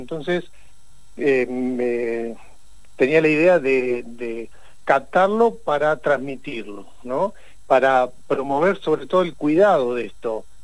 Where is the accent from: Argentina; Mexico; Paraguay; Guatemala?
Argentina; Zapala, Neuquén; moved away as an adult; also born or lived in La Plata; yo nací en Zapala, en provincia de Neuquén, claro, que no conoce. Y después del secundario que hice también en Zapala, me fui a estudiar a la ciudad de La Plata.